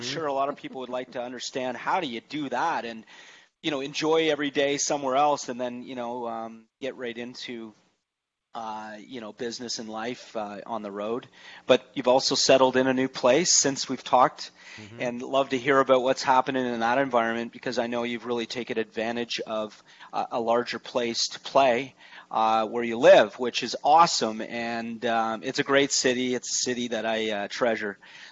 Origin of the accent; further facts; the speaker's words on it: Toronto, Ontario, Canada; it's nice and sunny back in my hometown, mm-hmm. Toronto.